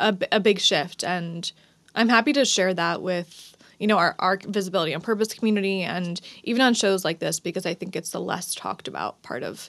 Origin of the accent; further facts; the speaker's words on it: New Jersey, United States; We had mutual friends. Like there was some, we're both from New Jersey.